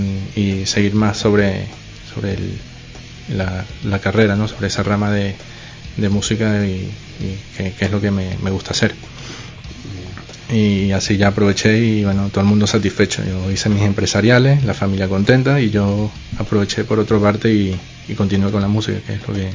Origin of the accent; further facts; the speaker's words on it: Venezuela; moved away as an adult; Soy originalmente de Venezuela, Llevo ya casi 12 años fuera de allí. Bueno, básicamente me fui por un poco por la situación del país.